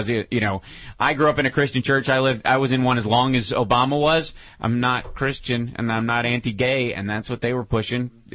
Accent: the South, United States; Of course they do, because anybody who lives anywhere near the South or I grew up in the South, knows that the South runs on a veneer.

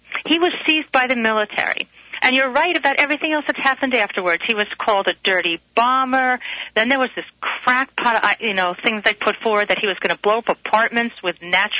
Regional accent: New York City, New York, United States; you know, I'm from New York City, so I'll go on saying Padilla.

